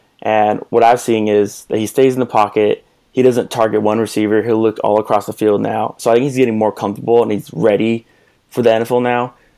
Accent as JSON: {"language": "English", "town": "Los Angeles", "region": "California", "country": "United States", "tie": "born or raised there", "said": "So I'm born and raised in Los Angeles, and I started the blog when they're in St. Louis."}